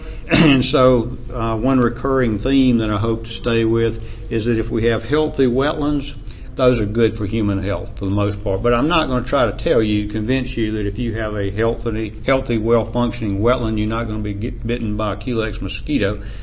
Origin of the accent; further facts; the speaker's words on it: Appalachia, United States; accent: Appalachian; With my Appalachian accent, I'm not going to try to pronounce